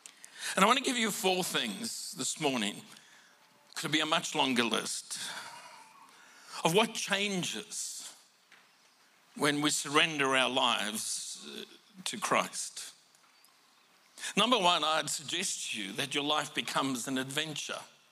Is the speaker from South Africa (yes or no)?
yes; South Africa; If you haven't worked out, I come from South Africa.